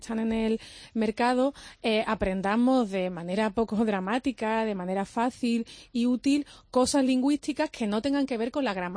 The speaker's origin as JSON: {"language": "Spanish", "region": "Andalusia", "country": "Spain", "tie": "born or raised there", "said": "de dónde sale eso del yeísmo, que digamos calle y no calle, como dicen por ejemplo en mi pueblo sevillano."}